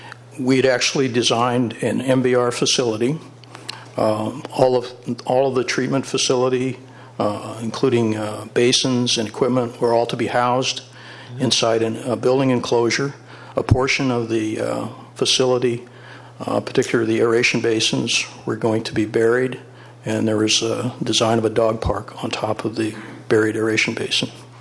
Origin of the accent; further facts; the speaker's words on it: Iowa, United States; I grew up in Iowa and went to school at Iowa State